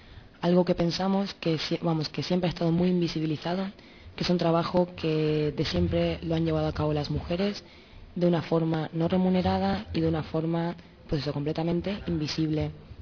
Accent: Madrid, Community of Madrid, Spain; Yo soy del barrio de Lavapiés

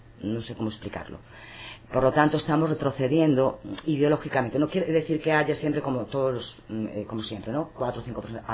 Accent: Lugo, Galicia, Spain; Yo que soy de Lugo y de pueblos pequeños, no he vivenciado en mi niñez los sindicatos labregos, para entendernos.

